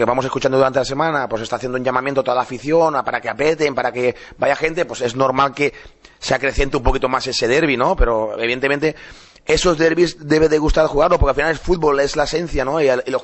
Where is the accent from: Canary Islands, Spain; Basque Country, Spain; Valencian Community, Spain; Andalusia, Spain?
Valencian Community, Spain; porque yo soy valenciano